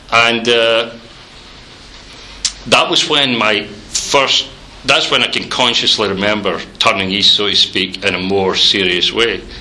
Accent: Hamilton, Scotland, United Kingdom; born there; Well, I was born in Scotland in a little place called Hamilton in 1953. And my parents were both pretty well born-again Christians.

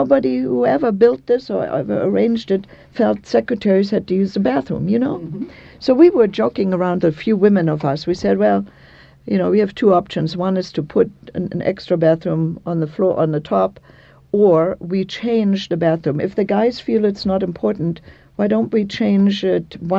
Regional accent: Germany; English is a second language; I'm sorry, but I come from Germany and you don't call me by my first name.

